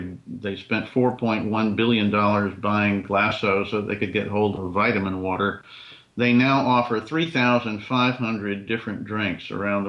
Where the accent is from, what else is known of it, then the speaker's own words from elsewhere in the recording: Atlanta, Georgia, United States; Hey, I grew up in Atlanta.